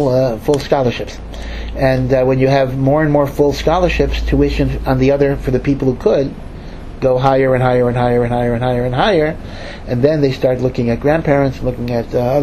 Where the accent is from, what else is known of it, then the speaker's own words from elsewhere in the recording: Hartford, Connecticut, United States; I grew up in Hartford, Connecticut, right?